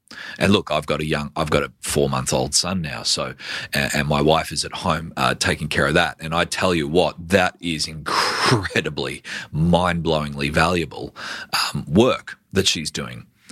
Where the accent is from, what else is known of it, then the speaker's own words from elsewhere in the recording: Queensland, Australia; I'm a Queenslander, first and Australian second.